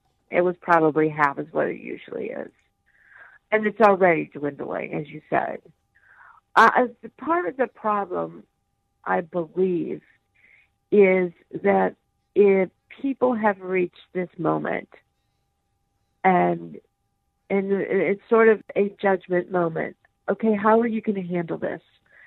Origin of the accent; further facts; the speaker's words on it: Pittsburgh, Pennsylvania, United States; So I grew up a Catholic in the Pittsburgh area.